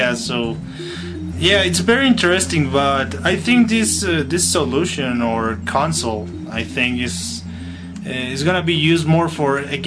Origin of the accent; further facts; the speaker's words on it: Colombia; English is a second language; Actually, remember, we are from Colombia.